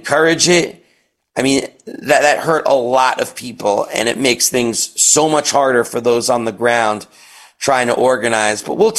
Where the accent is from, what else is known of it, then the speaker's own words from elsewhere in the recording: New York City, New York, United States; that's what it was when I was growing up in New York City with the Central Park Five